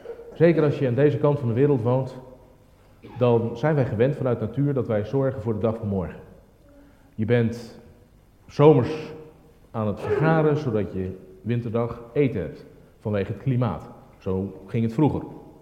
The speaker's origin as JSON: {"language": "Dutch", "country": "South Africa", "tie": "born or raised there", "lives_now": "Netherlands", "said": "ik ben opgegroeid in Zuid-Afrika"}